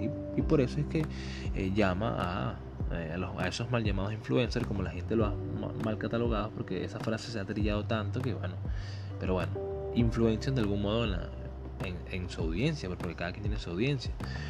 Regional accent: Venezuela; porque es esencial que cada quien manifieste su punto de vista, porque somos venezolanos

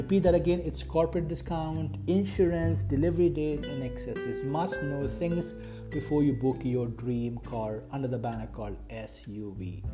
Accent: India; Now, I'm sure we being an Indian, we already have a lot of followers, a lot of festivals, a lot of culture, spiritual stuff in India.

